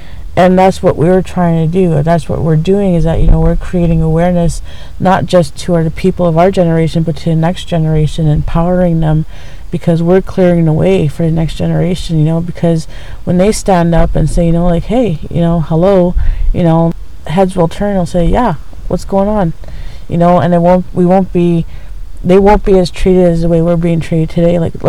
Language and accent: English; Ontario, Canada; because I'm from the Ojibwe Nation, I'm from Northwestern Ontario